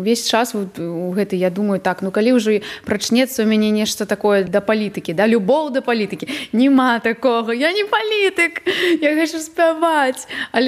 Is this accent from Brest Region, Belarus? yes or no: yes; Brest Region, Belarus; first language ru; Belarusian is a second language; я б і не думала о том, што я магу размаўляць на беларускай мове, таму што мы заўсёды размаўлялі на расейскай. Я нарадзілася ў вёсцы на Брэшчыне, так? І ў нас там так мікс.